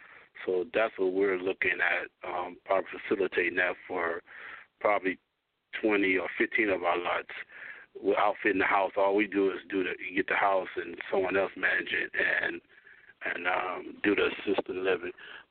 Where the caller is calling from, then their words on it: Philadelphia, Mississippi, United States; calling from Philadelphia, Mississippi.